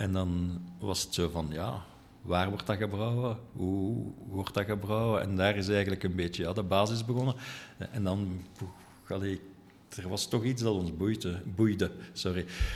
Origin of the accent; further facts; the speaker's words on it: Uccle, Brussels-Capital Region, Belgium; Ik ben geboren en getogen in Ukkel, een van de 19 gemeentes van Brussel.